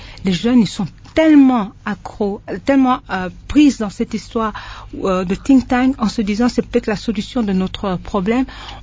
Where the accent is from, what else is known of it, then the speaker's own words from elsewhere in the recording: DR Congo; chez nous en RDC